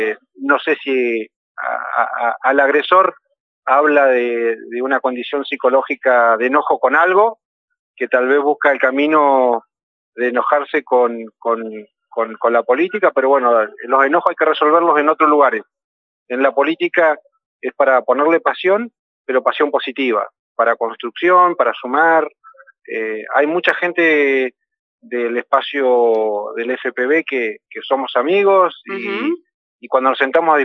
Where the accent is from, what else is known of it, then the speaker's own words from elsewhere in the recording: El Bolsón, Río Negro, Argentina; En mi pueblo, que es el Bolsón